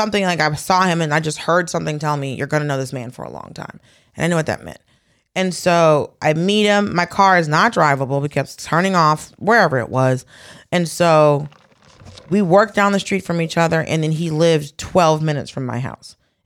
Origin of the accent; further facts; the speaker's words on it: Atlanta, Georgia, United States; Right, and I grew up in Atlanta, so everybody has, you start driving when you're 13.